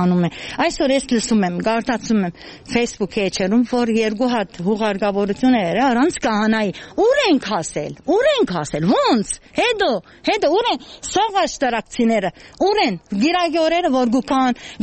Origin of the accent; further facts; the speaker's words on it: Ashtarak, Aragatsotn, Armenia; ես աշտարակցի եմ